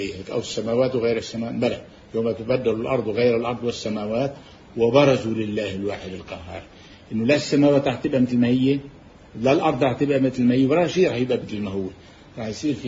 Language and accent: Arabic; Lebanon; عندنا بلبنان بالجبال،